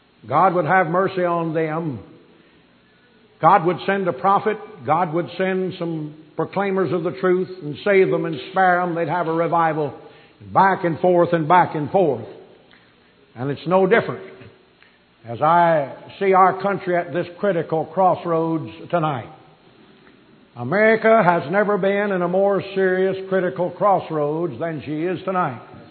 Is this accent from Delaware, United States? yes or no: yes; Delaware, United States; Back over in Delaware, my home state, one of the highlights is a carol sing